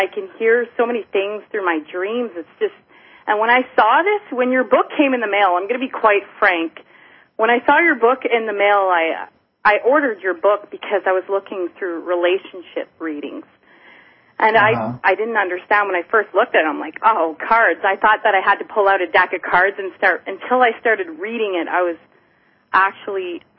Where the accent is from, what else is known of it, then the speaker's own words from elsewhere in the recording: Ottawa, Ontario, Canada; I'm calling from the capital of Canada. I'm from Ottawa.